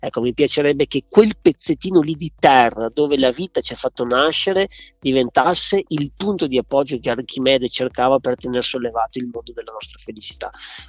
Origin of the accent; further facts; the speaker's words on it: Veneto, Italy; sono veneto